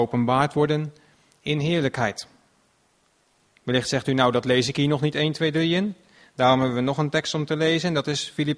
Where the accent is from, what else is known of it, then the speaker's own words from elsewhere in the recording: Rotterdam, South Holland, Netherlands; ik kom uit Rotterdam, ik ben een burger van Rotterdam.